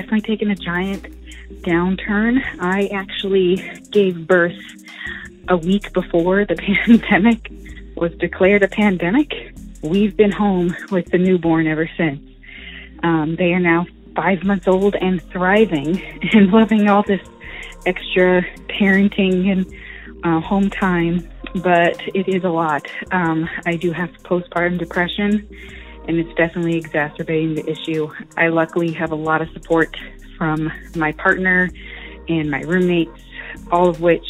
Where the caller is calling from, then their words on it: Portland, Oregon, United States; I'm calling from Portland, Oregon.